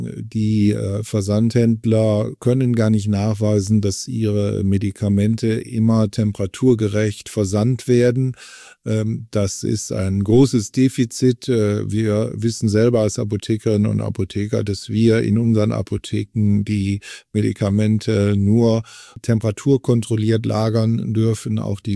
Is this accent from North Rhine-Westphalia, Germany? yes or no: yes; Düsseldorf, North Rhine-Westphalia, Germany; in meiner Heimatstadt Düsseldorf